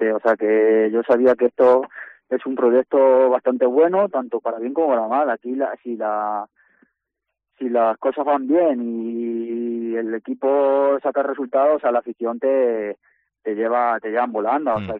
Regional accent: La Solana, Castilla-La Mancha, Spain; Yo soy de La Solana, de Ciudad Real.

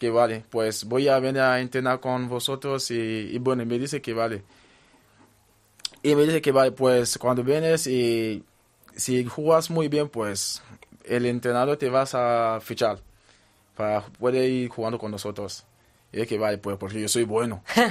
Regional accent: Nigeria; now in Spain; es un país que me ayudó desde el principio que he llegado aquí en España. Es el único país que me ha ayudado desde que salí de mi país, de Nigeria.

